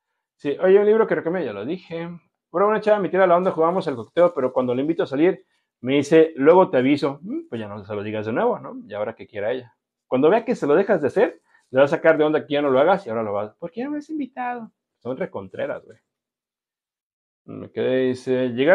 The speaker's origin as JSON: {"language": "Spanish", "town": "Guadalajara", "region": "Jalisco", "country": "Mexico", "said": "yo soy de GDL."}